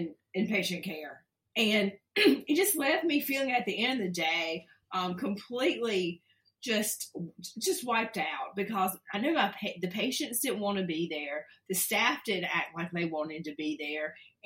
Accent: Lumberton, North Carolina, United States; I came back to my hometown, Lumberton, North Carolina.

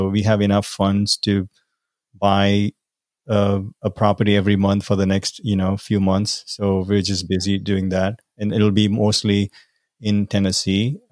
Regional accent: India; I'm from India. It's the biggest democracy in the world, right? And like, you can't be doing this stuff in India.

